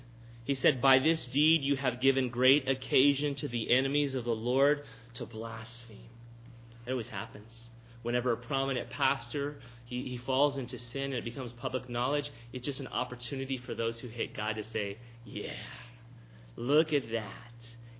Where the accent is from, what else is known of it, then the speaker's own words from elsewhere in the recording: United States; I'm going to limit the so-called freedom that I have as an American.